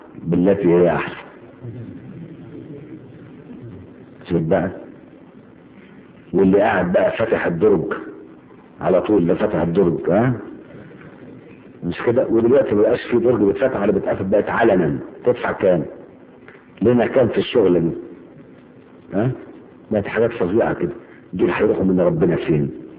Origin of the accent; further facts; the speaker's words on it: Aswan, Aswan Governorate, Egypt; born there; شهاده الميلاد بتاعتي ده انا من مواليد اسوان، تروح اسوان تجيب شهاده التجنيد